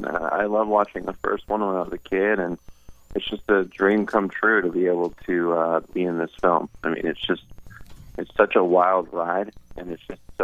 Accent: New Hampshire, United States; I grew up in New Hampshire, and, one of the jobs a lot of college kids got was to be a ice cream truck driver.

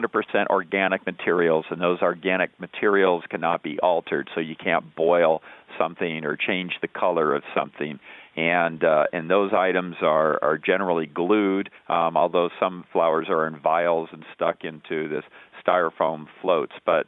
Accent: Pasadena, California, United States; my first Rose Parade growing up in Pasadena.

